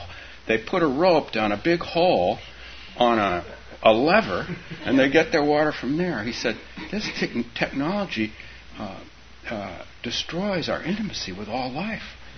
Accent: California, United States; I used to live in northern Minnesota. I was a fool. I came here from California and I lived in northern Minnesota.

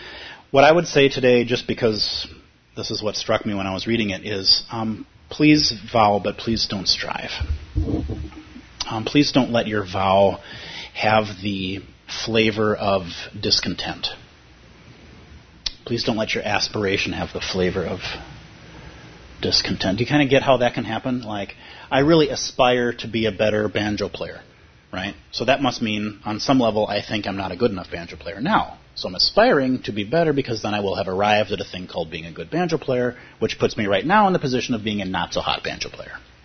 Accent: Minnesota, United States; for me as a Minnesotan and somebody of Irish ancestry

